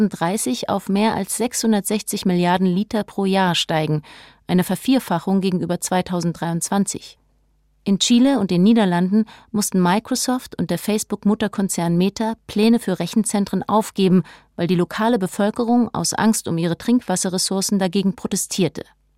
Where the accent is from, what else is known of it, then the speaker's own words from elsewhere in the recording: Ghana; Ich komme aus Ghana, ich kenne diese Deponien.